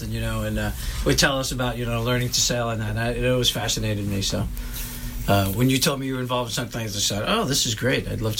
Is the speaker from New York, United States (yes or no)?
yes; New York City, New York, United States; And growing up in New York City, it was a way for us to go camping.